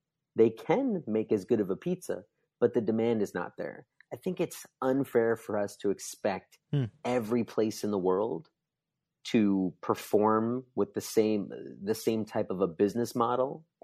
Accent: New Jersey, United States; I grew up in New Jersey. I love pizza in New Jersey.

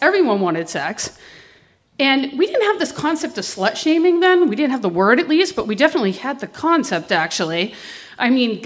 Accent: Boston, Massachusetts, United States; because I grew up in Boston.

